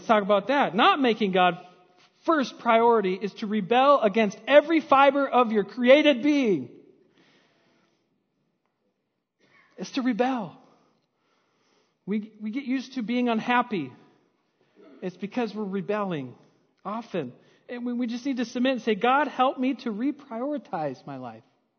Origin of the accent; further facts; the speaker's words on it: Minnesota, United States; As Minnesotans, we're proud of our origins, right? We're proud of where we're from. I'm from Minnesota. I was born here.